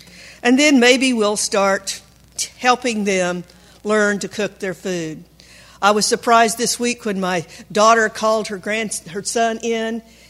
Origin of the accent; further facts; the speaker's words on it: Oklahoma, United States; about God was in the middle of the 20th century in southeastern Oklahoma in a Southern Baptist church. I grew up memorizing scripture in the King James Version.